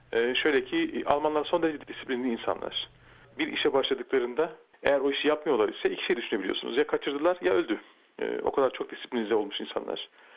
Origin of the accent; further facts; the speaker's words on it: Aydın, Turkey; Ben Aydın doğumluyum. Bütün okullarımı Aydın'da okuduktan sonra Batı müziği eğitimi almak için Bolu Abant İzzet Baysal Üniversitesi'nde kaydoldum.